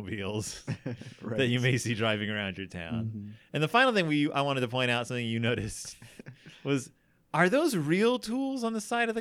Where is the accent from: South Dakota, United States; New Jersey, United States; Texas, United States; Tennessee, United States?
Texas, United States; But growing up, I grew up in Texas.